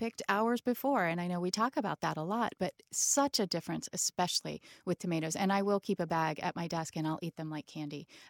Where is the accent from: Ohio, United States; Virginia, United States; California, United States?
Ohio, United States; Dayton; Now, when I grew up, and I grew up in Dayton, my family put salt on their watermelon.